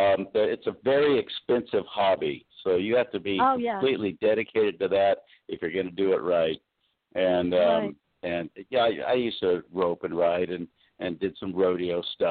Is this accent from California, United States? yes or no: yes; Bakersfield, California, United States; because I grew up down in Bakersfield working on ranches in the summer and on weekends when I was even going to school.